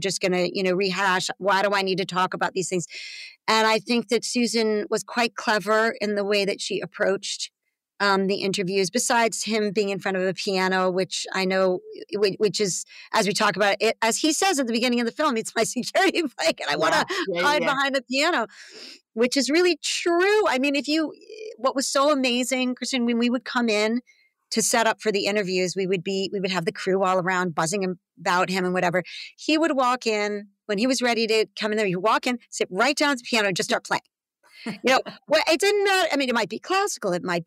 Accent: Manhattan, New York, United States; also born or lived in Connecticut; I'm not. No, I grew up in Manhattan and Connecticut.

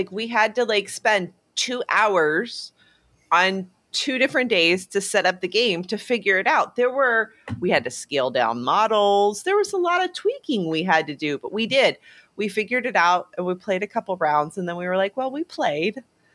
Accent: Canada; We are French Canadian.

